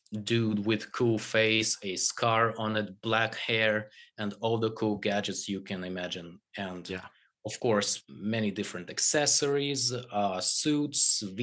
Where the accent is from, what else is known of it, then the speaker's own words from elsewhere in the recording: Poland; also born or lived in Ukraine / Russia; So I've spent my childhood in three countries. I lived in Ukraine. I lived in Russia. I lived in Poland.